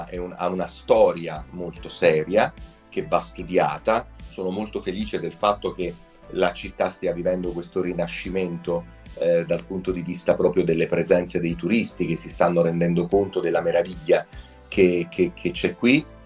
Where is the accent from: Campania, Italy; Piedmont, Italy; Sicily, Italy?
Campania, Italy; Naples; No, uscite da questo equivoco, io sono napoletano.